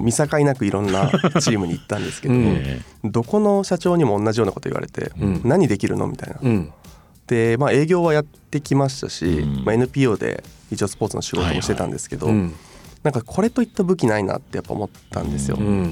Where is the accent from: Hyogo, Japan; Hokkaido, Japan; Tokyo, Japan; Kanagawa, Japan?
Hyogo, Japan; Kobe; 出身は兵庫県の神戸市です。